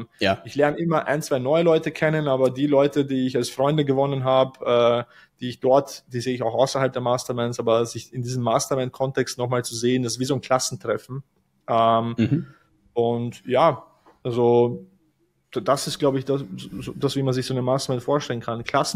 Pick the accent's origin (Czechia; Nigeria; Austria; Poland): Austria; Vienna; weil ich bin aus Wien, also aus Österreich